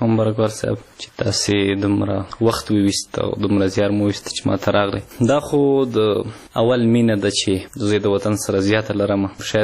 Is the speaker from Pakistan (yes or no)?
yes; Khyber Pakhtunkhwa, Pakistan; moved away as an adult; now in Killa Saifullah, Pakistan; د جنوبي وزیرستان اوسېدونکی یم او فیلحال دلته جنوبي پښتونخوا ته راغلی یم چې دلته په کلی سیف الله کې ژوند کوم.